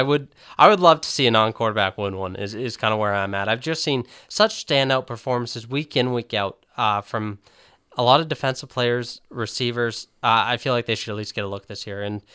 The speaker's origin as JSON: {"language": "English", "town": "LaSalle", "region": "Ontario", "country": "Canada", "said": "LaSalle, Ontario."}